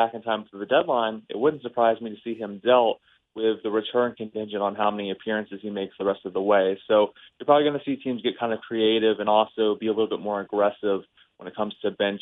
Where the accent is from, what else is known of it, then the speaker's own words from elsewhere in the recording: Florida, United States; I mean, I was born and raised in Florida, so it's supposed to be hot year-round as far as I'm concerned.